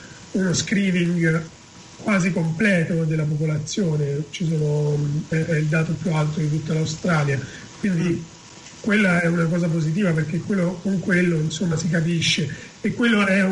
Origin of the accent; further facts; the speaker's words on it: Rome, Lazio, Italy; Io sono di Roma.